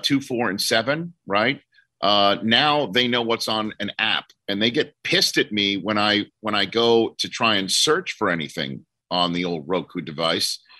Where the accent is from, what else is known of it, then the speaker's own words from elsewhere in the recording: New York City, New York, United States; because I'm from New York City and they lived in New Jersey and my brother was in Southern California.